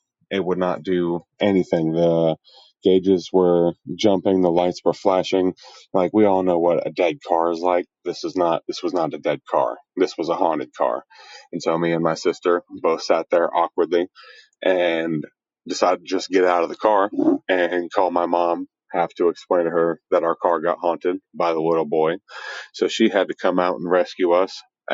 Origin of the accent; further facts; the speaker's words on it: North Augusta, South Carolina, United States; I am from North Augusta, South Carolina.